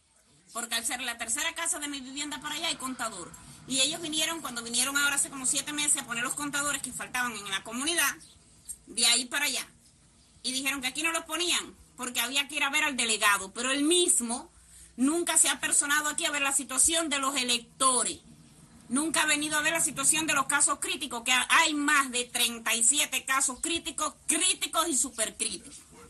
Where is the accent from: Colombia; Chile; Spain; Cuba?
Cuba; pero nosotros somos cubanos